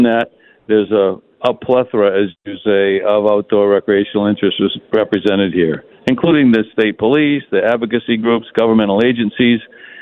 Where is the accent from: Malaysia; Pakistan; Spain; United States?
United States; Maine; I'm from Maine.